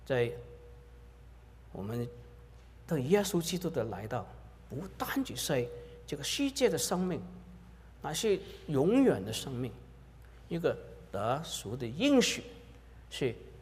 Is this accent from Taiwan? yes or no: no; Hong Kong; now in Canada; 一个弟兄和我一起在香港长大的